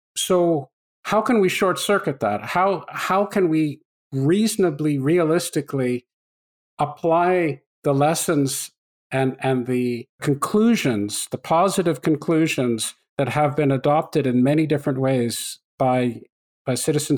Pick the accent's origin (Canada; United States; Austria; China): Canada; I grew up in Canada